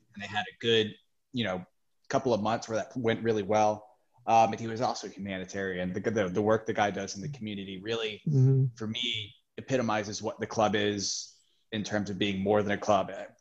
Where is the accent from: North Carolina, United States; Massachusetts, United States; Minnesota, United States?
North Carolina, United States; Charlotte; You know I'm from Charlotte.